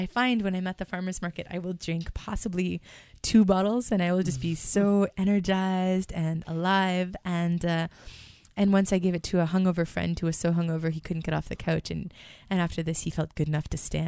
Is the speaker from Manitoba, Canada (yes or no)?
yes; Winnipeg, Manitoba, Canada; I'm from Winnipeg.